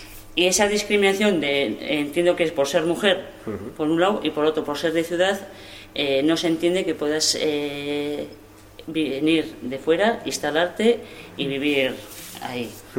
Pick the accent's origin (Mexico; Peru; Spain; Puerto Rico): Spain; Pamplona, Navarre; yo soy de ciudad, soy de Pamplona, y entonces me fui a vivir al pueblo